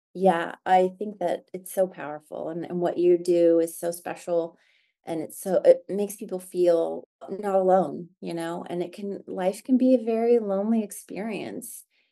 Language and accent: English; Midwest, United States; And because I'm from the Midwest, I'm a simple Midwestern gal.